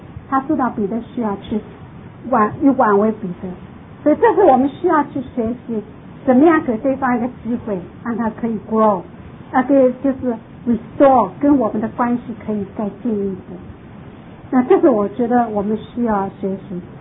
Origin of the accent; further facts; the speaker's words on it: Shanghai, China; also born or lived in Taipei, Taiwan / Florida, United States; now in Miami, United States; 我一直在大城市长大，在上海长大，然后在台北长大，然后在佛罗里达住了十几年，我现在跑到迈阿密生活。